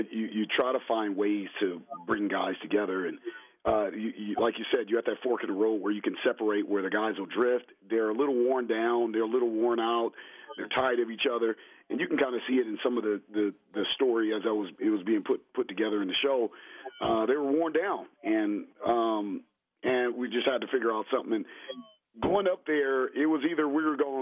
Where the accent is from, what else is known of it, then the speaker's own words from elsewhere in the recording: Los Angeles, California, United States; So ultimately, I was raised in South Central LA.